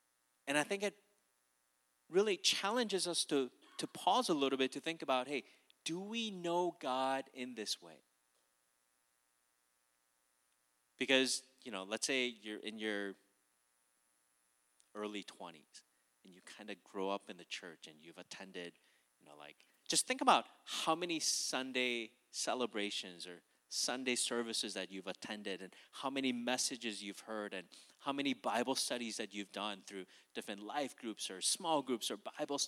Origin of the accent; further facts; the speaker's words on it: Minnesota, United States; I mean, I grew up in Minnesota